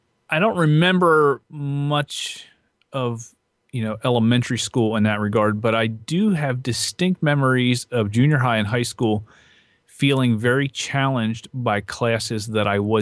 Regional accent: Manheim, Pennsylvania, United States; I grew up in good old Manheim, Pennsylvania, which is right in the middle of Lancaster County.

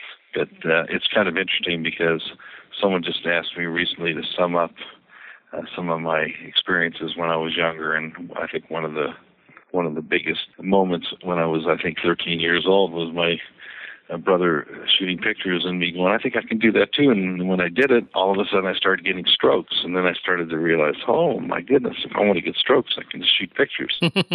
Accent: Los Angeles, California, United States; I grew up in Los Angeles.

